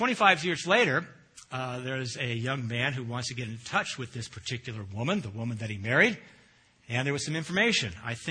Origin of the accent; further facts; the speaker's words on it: Mountain View, California, United States; now in Sunnyvale, United States; Now, I grew up in Mountain View, and I can tell you, looking back now, I can tell you the names of every person who lived on our block.